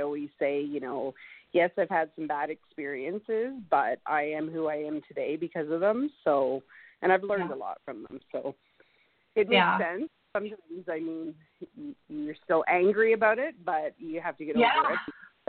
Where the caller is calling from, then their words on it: Alberta, Canada; Alberta, Canada.